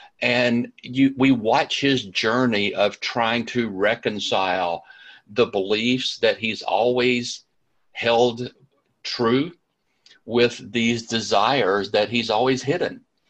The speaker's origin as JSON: {"language": "English", "town": "Birmingham", "region": "Alabama", "country": "United States", "tie": "born or raised there", "said": "I placed him in my hometown of Birmingham, Alabama, in the mid-80s, which is when I was living this."}